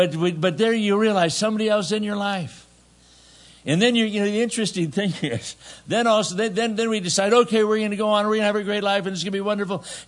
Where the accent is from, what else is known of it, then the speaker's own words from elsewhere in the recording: California, United States; But I remember, like, I lived in California. I grew up in California.